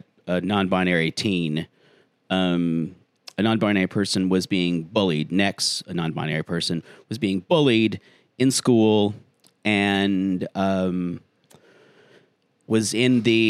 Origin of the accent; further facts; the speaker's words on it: South Carolina, United States; and my home state of South Carolina